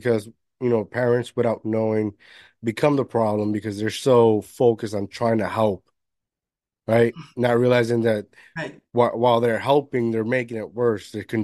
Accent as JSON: {"language": "English", "country": "Puerto Rico", "tie": "born or raised there", "said": "I grew up in and I was born here, but I grew up in Puerto Rico in an island with my grandparents, and they owned the bar."}